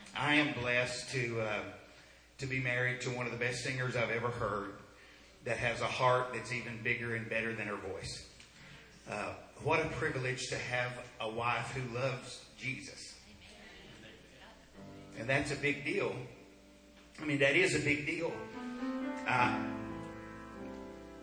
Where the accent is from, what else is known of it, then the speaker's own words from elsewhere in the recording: Hayes, North Carolina, United States; We're from Hayes, North Carolina. That's a suburb of Trap Hill. It says Hayes on both sides of the sign. So we live in a little small town.